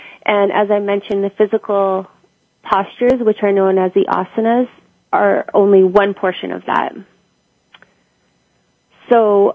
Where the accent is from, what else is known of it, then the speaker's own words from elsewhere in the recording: Calgary, Alberta, Canada; No, I'm from Calgary, and the first studio I went to was one of the first.